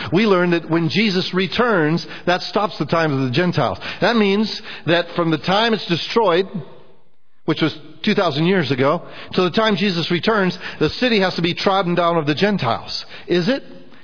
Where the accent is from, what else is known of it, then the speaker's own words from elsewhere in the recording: United States; I guess I should have known, but being an idiot, I'm American, you know